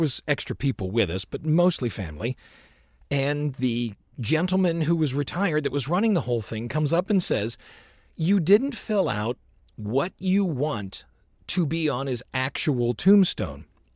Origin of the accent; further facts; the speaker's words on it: Ohio, United States; The point is, remember, we're from Ohio, so hey, how you doing?